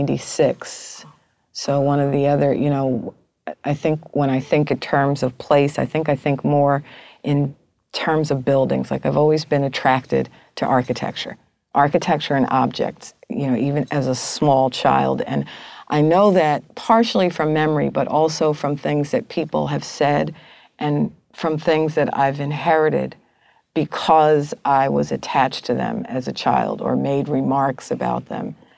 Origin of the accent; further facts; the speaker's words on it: Newark, New Jersey, United States; I was born here. I was born here in Newark, New Jersey.